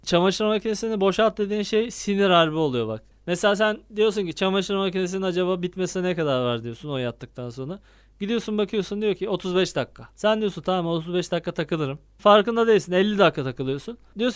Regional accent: Çanakkale, Turkey; Truva, biz Çanakkale'liyiz biliyorsun zaten.

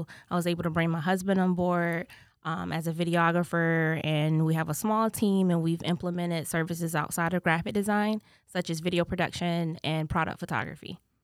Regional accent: Florida, United States; I am from South Florida, Broward County, to be exact.

